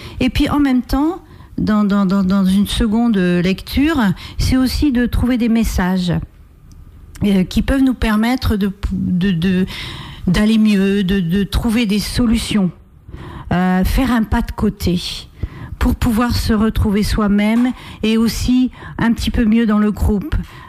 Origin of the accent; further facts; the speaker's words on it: Saint-Hilaire-de-Chaléons, Pays de la Loire, France; je viens de la région de la Barre de Mont. Donc, je suis issue de ce pays, pas très très loin, puisque je suis née à Saint-Hyacinthe-Chaléon, donc en Loire-Atlantique.